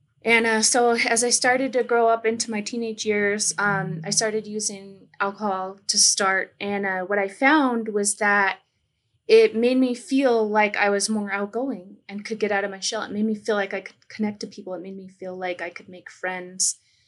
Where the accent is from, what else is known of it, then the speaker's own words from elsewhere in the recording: United States; I'm from the Mohican Nation, and so I just shared a greeting from my traditional language with you guys.